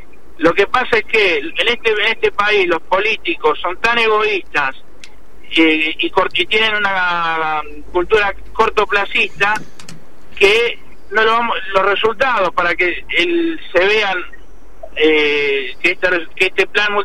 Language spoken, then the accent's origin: Spanish; Quilmes, Buenos Aires Province, Argentina; lo sé yo, que me crié en Quilmes, que hace más de 5 años que no vivo en el barrio, pero que tengo amigos y tengo vecinos que viven ahí